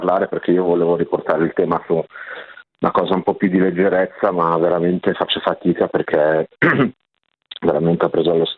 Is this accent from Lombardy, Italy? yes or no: yes; Milan, Lombardy, Italy; Io sono un ex educatore, ho lavorato tanto negli ambiti educativi a Milano, ho 40 anni, sono di Milano